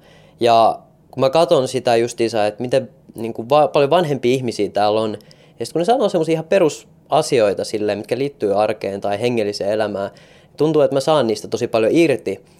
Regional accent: Helsinki, Uusimaa, Finland; mä tuun Helsingistä ja on 23-vuotias opiskelija. Opiskelen Diakissa tällä hetkellä.

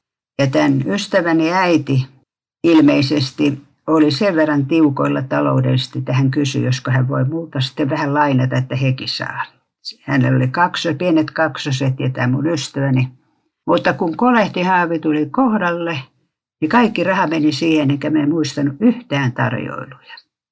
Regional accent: Nokia, Pirkanmaa, Finland; mä oon Nokialta … kahden veljen keskellä kasvanut.

